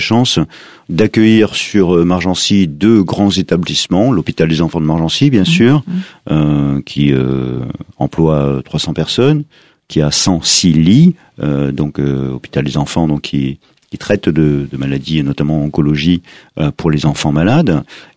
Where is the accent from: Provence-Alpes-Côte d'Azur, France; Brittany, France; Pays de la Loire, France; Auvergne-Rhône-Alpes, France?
Auvergne-Rhône-Alpes, France; moi je suis originaire de la Drôme provençale.